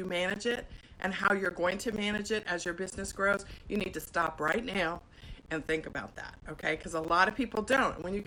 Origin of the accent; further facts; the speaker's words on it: Washington, District of Columbia, United States; I'm actually here in Washington, D.C., which is my hometown. I'm here at my mom's house